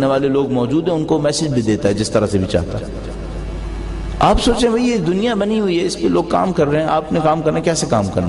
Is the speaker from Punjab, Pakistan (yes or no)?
no; Karachi, Sindh, Pakistan; sorry میں کراچی والا ہوں، چائے بہت پیتے ہیں نا